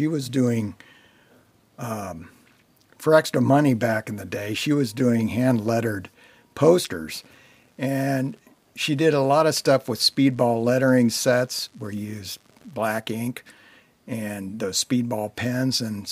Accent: West Lafayette, Indiana, United States; I'm from West Lafayette, Indiana

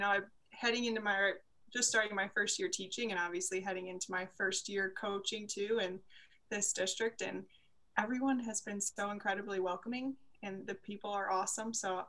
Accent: Cedar Rapids, Iowa, United States; So I grew up in Cedar Rapids, Iowa, so just a couple hours away here from Des Moines.

